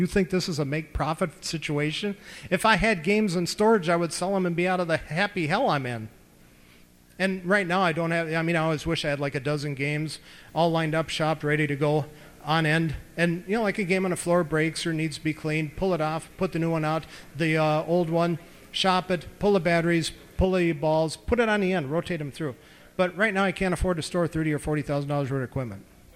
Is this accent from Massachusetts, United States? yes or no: no; Minneapolis, Minnesota, United States; born there; I was born in Minneapolis.